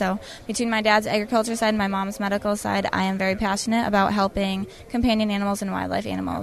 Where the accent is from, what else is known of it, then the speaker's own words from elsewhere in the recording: Rockford, Iowa, United States; I grew up in a small town in northern Iowa and grew up on a farm, and that's where I developed my interest to become involved in agriculture.